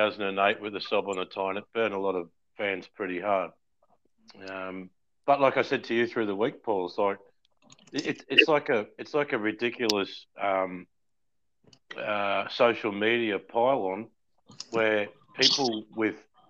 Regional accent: Newcastle, North East England, United Kingdom; born there; I mightn't have the accent, but I was born in Newcastle General Hospital, right in the centre of town. And my family, all from one of the most hardcore working class parts of Newcastle, a place called Elswick.

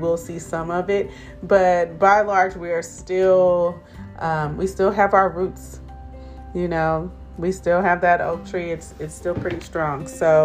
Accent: Oakland, California, United States; Like, I am from Oakland, but when it comes to that big conversation, being from the Bay is like a whole different vibe.

